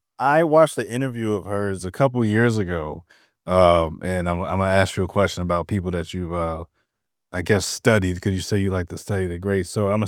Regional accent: St. Louis, Missouri, United States; So I'm from St. Louis and I live in St. Louis.

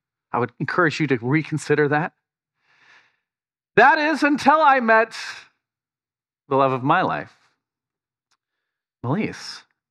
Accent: Vashon Island, Washington, United States; And I'm from Washington State, an island, Vashon Island near Seattle and Tacoma, where people do not say that.

